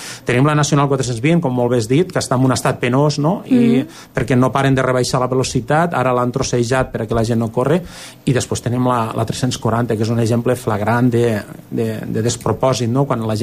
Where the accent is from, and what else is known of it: Catalonia, Spain